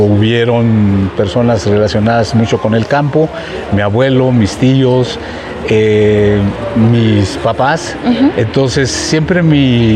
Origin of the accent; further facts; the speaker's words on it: Juchitán, Oaxaca, Mexico; first language Zapotec; Spanish is a second language; yo soy originario de Juchitán, Oaxaca, un pueblo indígena en el istmo de Tehuantepec. Yo soy indígena, hablo una lengua materna que es el zapoteco.